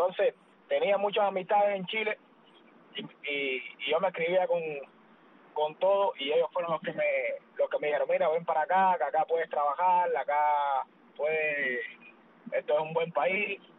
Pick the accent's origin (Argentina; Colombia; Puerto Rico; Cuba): Cuba; moved away; yo nunca salí de Cuba con el pensamiento de seguir en el deporte.